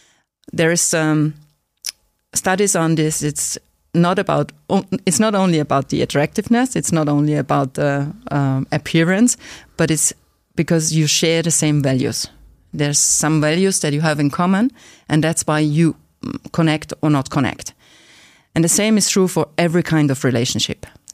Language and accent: English; Austria; I'm from Austria. We are located in a very small city in the south of Austria.